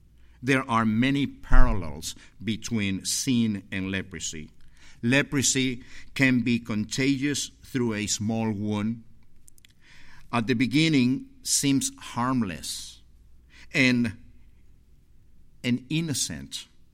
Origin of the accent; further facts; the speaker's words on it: Ecuador; English is a second language; I'm a gringo from Ecuador, so I have problems with the language still.